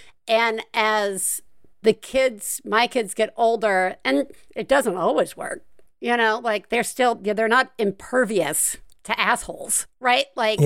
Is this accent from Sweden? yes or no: no; Deep South, United States; Like, I grew up in the Deep South, and we, you know, I was not normal then.